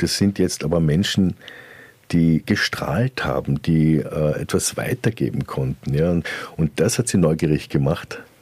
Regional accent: Germany; born there; ich bin in der DDR geboren

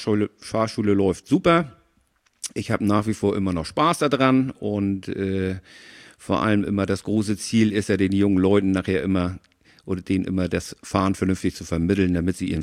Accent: Schwarzenberg, Saxony, Germany; also born or lived in Hamburg; Ich bin in Hamburg geboren, bin aber in Schwarzenweg groß geworden mit einer kurzen Ausnahme. Meine Eltern sind damals nach Sams gezogen.

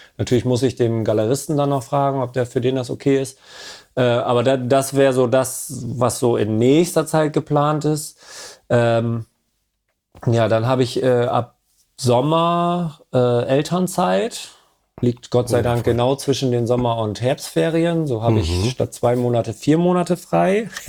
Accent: Bremen area, Germany; ich komme ja auch nicht aus Bremen. Zwar aus dem Umfeld, aber jetzt auch nicht aus dem Näher.

